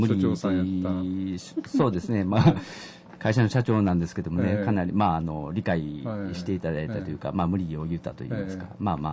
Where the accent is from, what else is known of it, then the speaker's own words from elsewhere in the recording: Kyoto, Japan; also born or lived in Shizuoka; 生まれは修学院なんですけど、はい、ずっと、まあ、1年ぐらいちょっと、仕事の関係で、まあ、静岡の方に行ってたんですけど、まあ、それ以外はずっとこちらの方で、